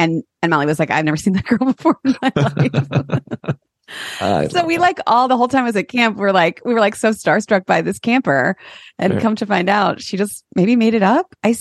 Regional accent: Chagrin Falls, Ohio, United States; I'm from like Chagrin Falls area.

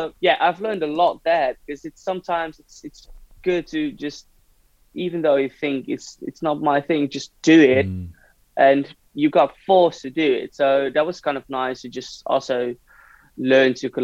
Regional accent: Hilversum, North Holland, Netherlands; So basically, I was from Hilversum, and a friend of mine was from Amsterdam.

